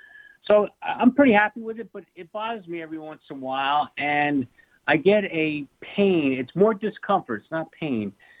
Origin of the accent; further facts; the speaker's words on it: Ramsey, New Jersey, United States; moved away; I grew up in Ramsey, New Jersey, went to Ramsey High School.